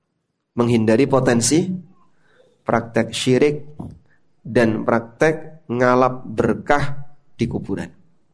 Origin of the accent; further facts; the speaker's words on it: Lamongan, East Java, Indonesia; Saya asli Lamongan.